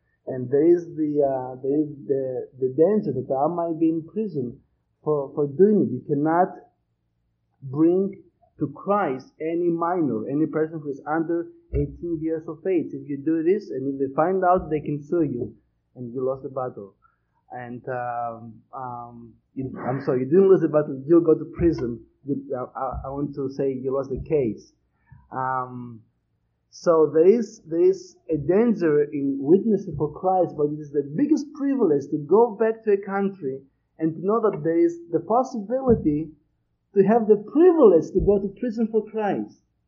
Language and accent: English; Greece; accent: Greek; English is a second language; Because I think I've done the same thing here with my funny Greek accent. But it's so good to see God is doing a brand new thing in Greece.